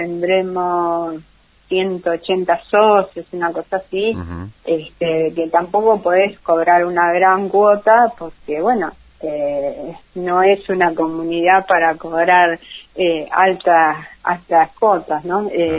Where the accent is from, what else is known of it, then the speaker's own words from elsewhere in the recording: Casbas, Buenos Aires, Argentina; Somos un pequeño pueblo de la provincia de Buenos Aires, y que yo lo llevo muy dentro de mi corazón